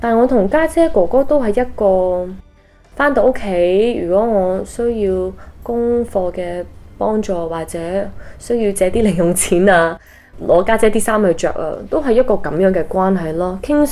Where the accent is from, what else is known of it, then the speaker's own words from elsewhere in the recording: New York, United States; also born or lived in Hong Kong; 其实我在纽约大的，咁我在香港出世，咁四岁就过咗 New York 啦。